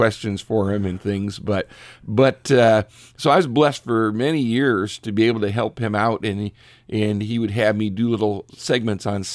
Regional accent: Richfield, Ohio, United States; And I had grown up at church in Hinckley nearby, even though I grew up in Richfield, and he had started the church.

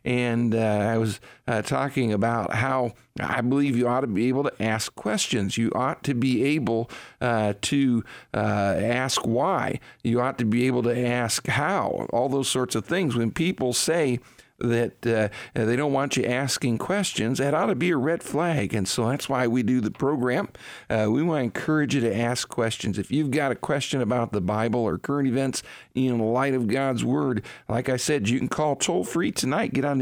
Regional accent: Ohio, United States; also born or lived in Samoa; I was born and raised here in Northeast Ohio

